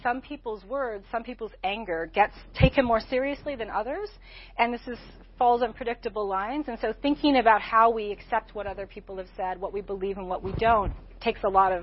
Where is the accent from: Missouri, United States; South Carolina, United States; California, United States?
Missouri, United States; the senator from my home state of Missouri, Jack Danforth, long retired now